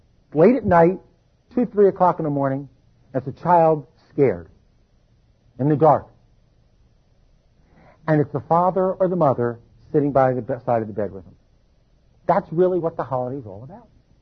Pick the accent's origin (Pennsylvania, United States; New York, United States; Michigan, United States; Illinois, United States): Pennsylvania, United States; Philadelphia; Now, I grew up in Philadelphia, and the classic works that I used to read growing up were comic books.